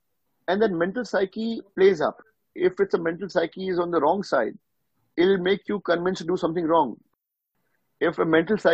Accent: Nainital, Uttarakhand, India; from Nainital, which I, you know, belong to.

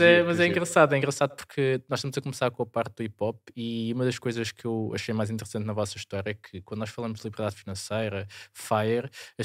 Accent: Monte Abraão, Lisbon, Portugal; Ah, eu sou do Monte Abrão

